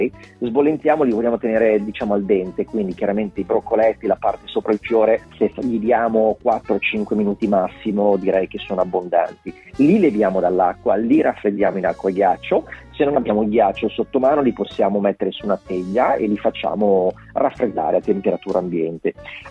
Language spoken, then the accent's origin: Italian; Milan, Lombardy, Italy; perché essendo milanese l'autunno, le foglie che cadono, si va a castagne, funghi